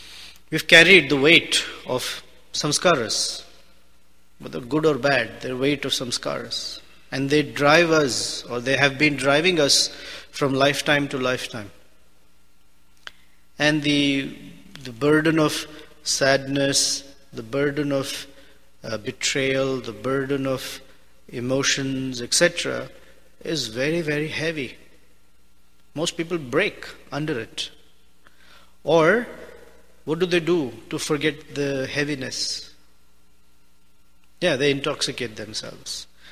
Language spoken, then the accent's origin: English; India; And I'm from India, so I'm extremely skilled at maneuvering through traffic